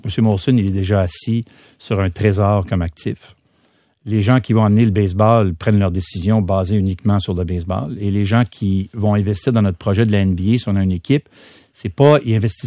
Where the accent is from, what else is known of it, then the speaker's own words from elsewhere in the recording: Montreal, Quebec, Canada; On est de Montréal.